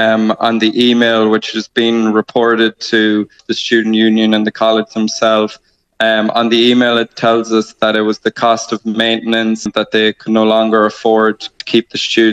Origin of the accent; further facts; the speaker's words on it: Connacht, Ireland; Of course I'm from Mayo, so it's quite a long drive up to Letterkenny